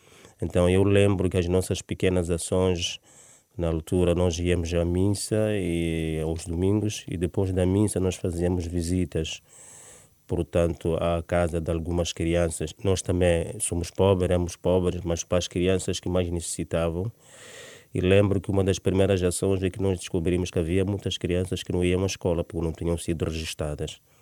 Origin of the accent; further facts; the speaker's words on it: Maputo, Maputo City, Mozambique; born there; Sim, nasci no Chipamanine. Já passam quase 48 anos que nasci no Chipamanine e era um bairro pobre ainda hoje, mas tem a vantagem também de ser um bairro periférico à grande cidade de Maputo.